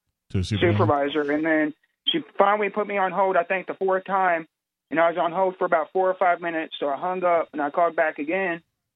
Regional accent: Oklahoma, United States; Yeah, it's pretty scary because I came from the Oklahoma area. I used to cop block down there before I came up here.

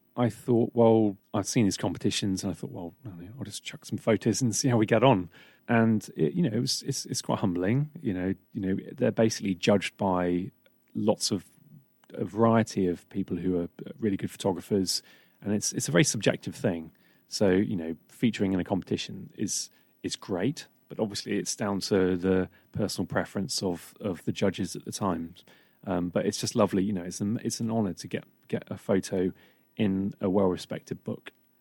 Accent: Wedmore, South West England, United Kingdom; So I grew up in Wedmore, went to Cheddar School.

